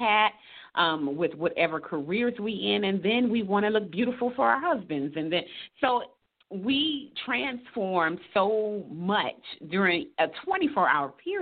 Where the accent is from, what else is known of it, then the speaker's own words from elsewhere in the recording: Savannah, Georgia, United States; now in Atlanta, United States; we're looking to take it to my hometown in Savannah next year.